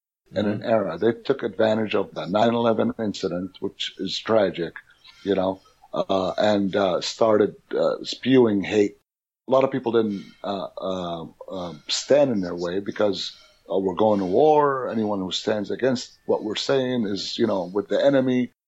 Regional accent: United States; Because you know what? That's what I am. I'm an American.

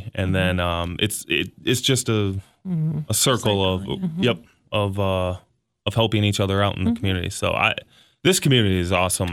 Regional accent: Stevensville, United States; We're from Stevensville, so in that little town, mm-hmm. you can tell that we have all kind of come together

